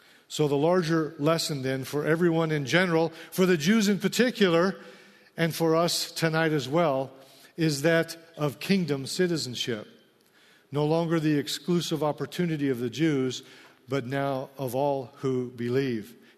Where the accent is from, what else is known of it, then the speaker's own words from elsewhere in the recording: Iowa, United States; now in Riverside, United States; I'm a transplant, okay? I'm originally from Iowa and parts in the Midwest.